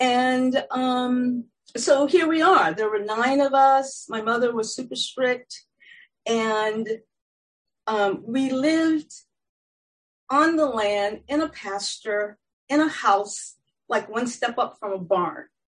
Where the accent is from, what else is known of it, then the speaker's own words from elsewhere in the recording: Georgia, United States; born there; I was born in 1951 in Middle Georgia, where if you were black in body, you went to the back of the bus.